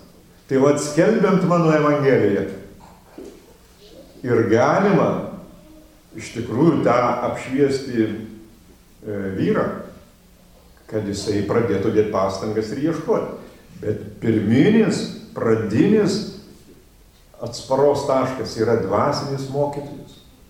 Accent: Utena, Utena County, Lithuania; Mano gimtasis miestas, Utena, turi futbolo komandą

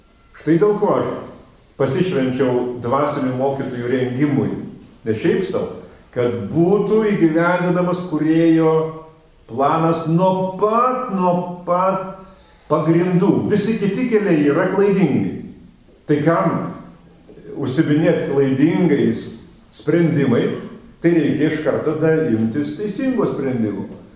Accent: Utena, Utena County, Lithuania; Mano gimtasis miestas, Utena, turi futbolo komandą

